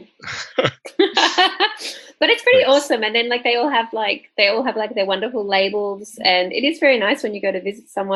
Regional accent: Australia; I'm Australian

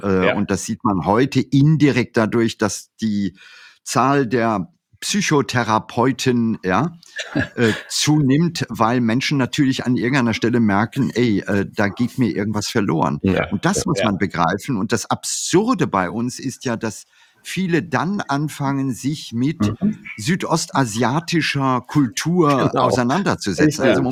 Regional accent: India; Ich habe meine Kindheit in Indien verlebt

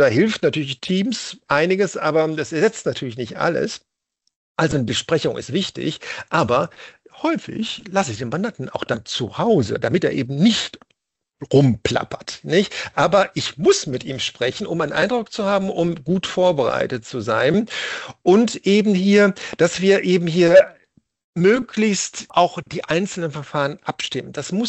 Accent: Essen, North Rhine-Westphalia, Germany; Ja, das hört mich als Essener natürlich besonders gerne, auch wenn Essen sonst nicht die schönste Stadt ist, aber meine Heimat.

